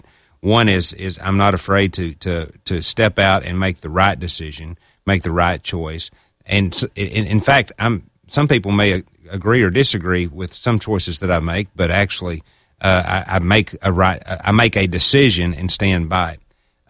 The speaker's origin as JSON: {"language": "English", "town": "Brooklyn", "region": "Arkansas", "country": "United States", "tie": "born or raised there", "said": "I grew up in Brooklyn, which is between Jonesboro and Paragould. I'm a Craighead County boy. Went to Brooklyn Public Schools there"}